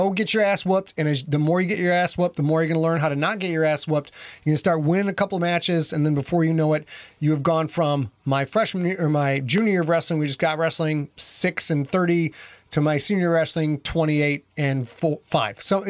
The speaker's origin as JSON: {"language": "English", "region": "Midwest", "country": "United States", "said": "I am from the Midwest, as are several people in the chat room."}